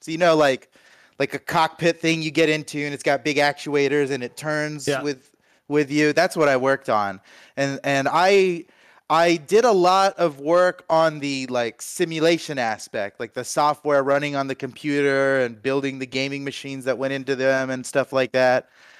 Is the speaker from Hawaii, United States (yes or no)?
no; Miami, Florida, United States; I grew up in South Florida, in Miami, you know, straight up. From like 5 years old, I grew up in Miami. I'm half Cuban and my family all speak Spanish and I never really learned Spanish somehow.